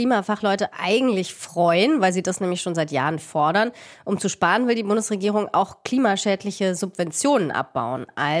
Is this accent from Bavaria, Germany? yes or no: yes; Munich, Bavaria, Germany; Also ich komme aus München und dann wäre ja mein Haus, in dem ich aufgewachsen bin, weg